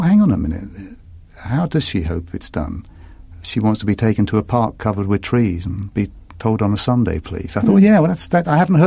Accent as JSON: {"language": "English", "town": "Hackney", "region": "London", "country": "United Kingdom", "said": "It was close. I mean, it was, yes, we were very poor. We came from Hackney and happy, all happy, happy."}